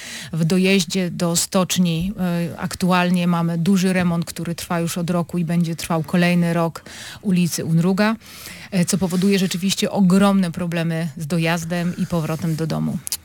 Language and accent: Polish; Kartuzy, Pomeranian Voivodeship, Poland; ja osobiście pochodzę z Kaszub, z Kartuz